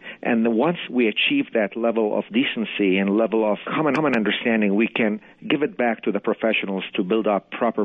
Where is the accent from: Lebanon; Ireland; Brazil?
Lebanon; now in United States; I grew up in Lebanon, and I've always suffered continuously until I came into this country in the mid-70s